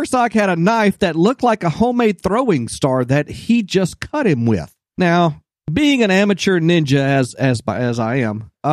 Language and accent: English; Mississippi, United States; also born or lived in Tennessee; We had them just as bad in growing up in Mississippi.